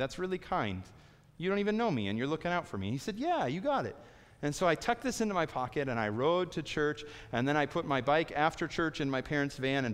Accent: Chicago, Illinois, United States; I grew up in Chicago, and it snows in the winter in Chicago

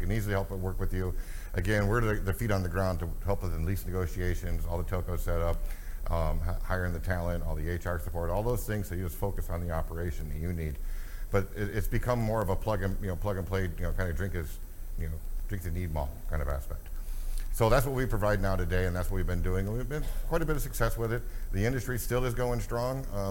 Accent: United States; moved away as an adult; Again, I am an American. I came here in 2003 and set up an initial clinical BPO.

